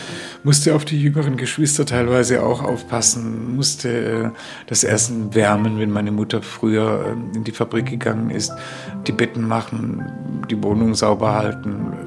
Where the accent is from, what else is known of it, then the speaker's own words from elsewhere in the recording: Spain; Und da hat man gespürt, dass man in eine Diktatur einreist als Spanier und Spanierinnen.